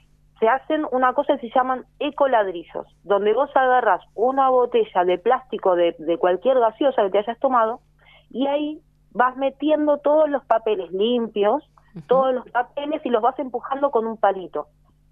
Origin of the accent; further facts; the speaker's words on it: Buenos Aires, Argentina; Yo vengo de Buenos Aires, Buenos Aires era un desastre en los 90.